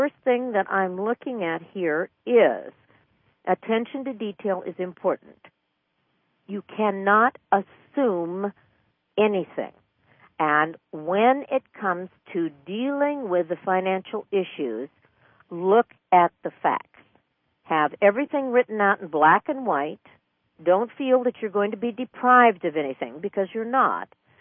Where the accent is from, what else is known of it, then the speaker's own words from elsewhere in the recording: East Coast, United States; Of course, I'm from the East Coast this time of the year, but oh, it was gorgeous.